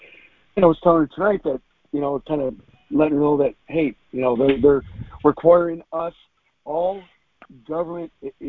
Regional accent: Webster, New York, United States; I'm from Rochester, New York. Actually, Webster, New York. I grew up there.

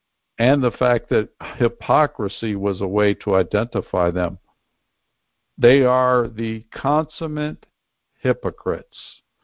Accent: Pennsylvania, United States; Pennsylvania, my home state, which I found hard to believe.

